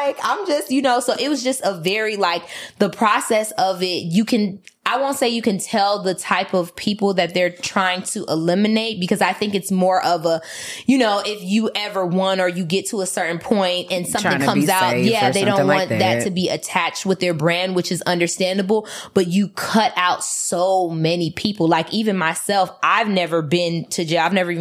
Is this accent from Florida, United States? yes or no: yes; Miami, Florida, United States; I'm this ghetto ass girl from Miami